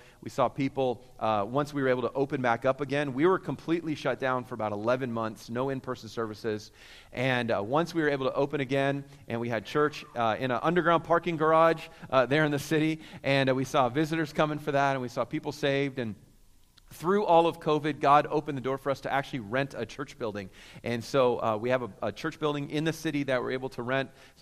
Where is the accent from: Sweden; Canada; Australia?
Canada; Vancouver, British Columbia; now in United States; I grew up in Vancouver. It's my home. And so I was a Canadian born, American by choice. So I got two passports.